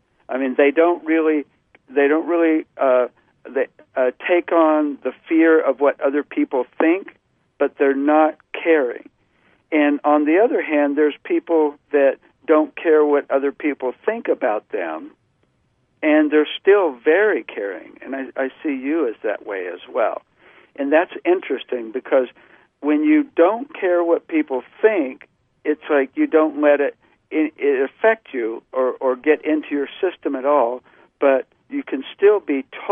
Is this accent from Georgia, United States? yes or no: yes; Georgia, United States; When I was 16, I grew up in Georgia, and at this point when I was in high school, I was living in a county that was one of the most redneck counties in all of Georgia.